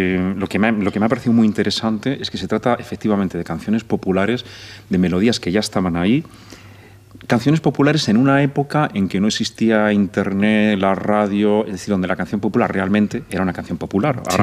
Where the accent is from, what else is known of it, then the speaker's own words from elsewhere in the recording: Madrid, Community of Madrid, Spain; born there; soy nacido en Madrid, tengo raíces del norte en España, de Asturias y tal